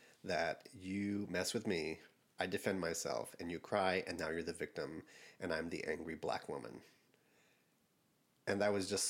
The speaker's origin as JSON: {"language": "English", "town": "Chicago", "region": "Illinois", "country": "United States", "said": "Bitch, I'm from Chicago."}